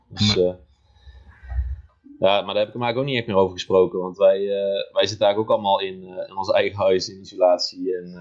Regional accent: Luyksgestel, North Brabant, Netherlands; Ik kom uit Luiksgestel.

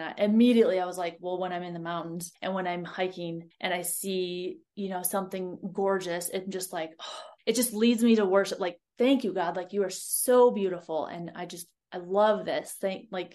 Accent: Ohio, United States; I grew up in Ohio, like flat Ohio.

